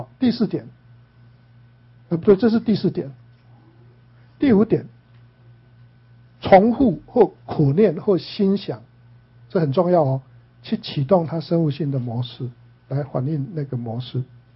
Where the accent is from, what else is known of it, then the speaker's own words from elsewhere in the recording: Taiwan; 像我们台湾人就是台湾国语，对不对？